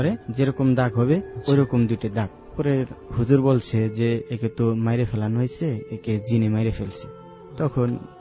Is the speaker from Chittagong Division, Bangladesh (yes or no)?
no; Faridpur, Dhaka Division, Bangladesh; আমার বাড়ি দেশের বাড়ি ফরিদপুর।